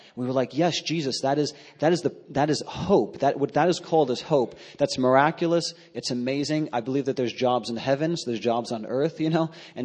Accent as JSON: {"language": "English", "region": "New York", "country": "United States", "tie": "born or raised there", "said": "I was raised in New York. And there was this mentality that was so permeating the culture that I was from. I'm from the Italian culture."}